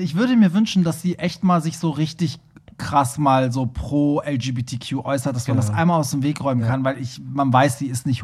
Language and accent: German; Hamburg, Germany; Ich komme ja auch aus Hamburg-Bramfeld. Also wir haben die gleichen Roots. Sie ist halbe Perserin, ich bin ganze Perserin.